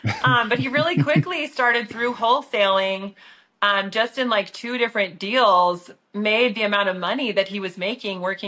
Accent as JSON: {"language": "English", "country": "Canada", "tie": "born there", "also_born_or_lived": "Switzerland", "said": "I grew up, I was born in Canada. I went to an international school in Switzerland."}